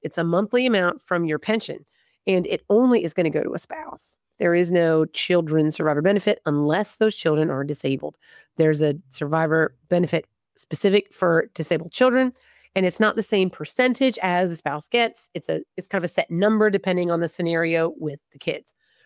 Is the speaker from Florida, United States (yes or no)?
yes; Florida, United States; I'm from Florida, so we say go Gators.